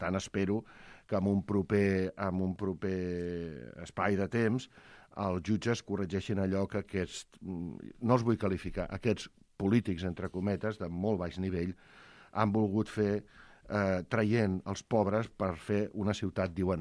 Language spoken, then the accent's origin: Catalan; Barcelona, Catalonia, Spain; jo que sóc de Barcelona